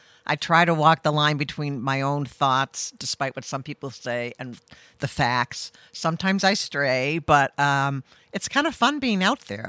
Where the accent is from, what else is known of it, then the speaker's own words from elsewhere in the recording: Massachusetts, United States; moved away as an adult; now in Rhode Island, United States; No, I grew up on the Cape and went to college in Oregon, which is probably where I got most of my politics